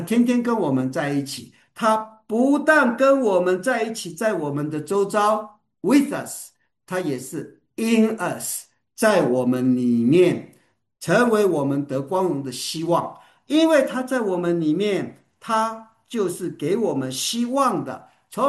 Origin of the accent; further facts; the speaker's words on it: Taiwan; 以前我小的时候在台湾，那苹果是高级奢侈品，